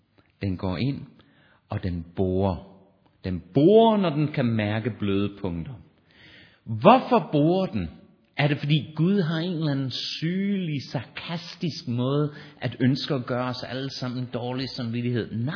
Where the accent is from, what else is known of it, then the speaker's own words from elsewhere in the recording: Australia; Jeg er opvokset i Australien på en skole, som havde en anglikansk kirke